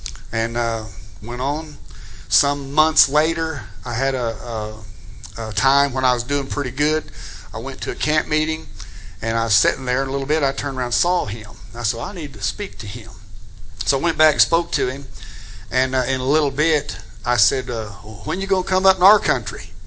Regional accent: United States; I'm an American. I'm a proud American. I go to other countries and do mission work. I am an American. I was born here.

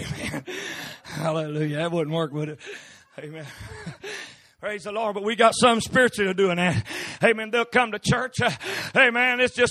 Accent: West Virginia, United States; Even though I'm from West Virginia, God, amen, I ain't going to her

